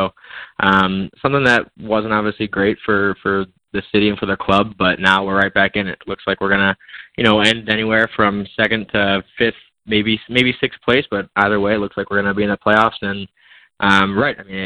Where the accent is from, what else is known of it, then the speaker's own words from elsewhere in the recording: Ohio, United States; But when I grew up in Central Ohio myself.